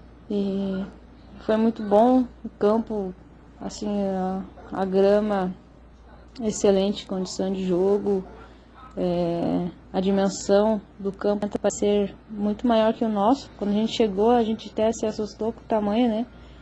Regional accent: Porto União, Santa Catarina, Brazil; Assim como eu sou de Porto União, o título também é de Porto União

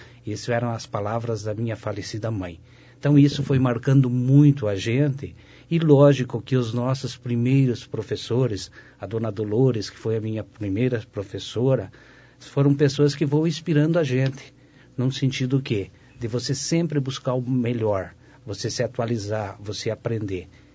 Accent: União da Vitória, Paraná, Brazil; Sempre morei no distrito de São Cristóvão. Então, olha, sou nascido em União da Vitória e toda a minha vida realmente é em São Cristóvão.

